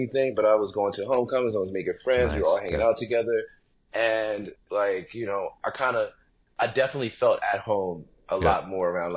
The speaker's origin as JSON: {"language": "English", "town": "Baltimore", "region": "Maryland", "country": "United States", "tie": "born or raised there", "said": "Yeah, I'm from Baltimore, born and raised. I lived out in like the county area during my middle and high school years, but came back for college and then just kind of stayed here"}